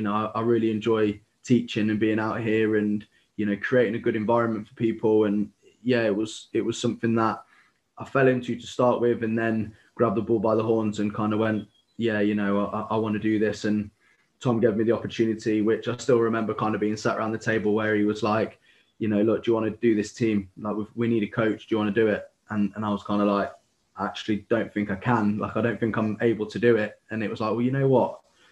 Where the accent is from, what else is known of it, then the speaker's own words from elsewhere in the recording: Loughborough, East Midlands, United Kingdom; So I'm from Loughborough originally